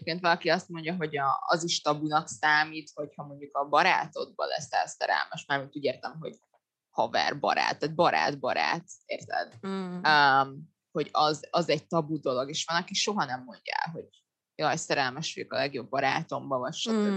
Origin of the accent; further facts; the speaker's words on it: Budapest, Hungary; most én Budapesten nőttem föl, lassan 30 év alatt azért elég sok ismerősöm lett.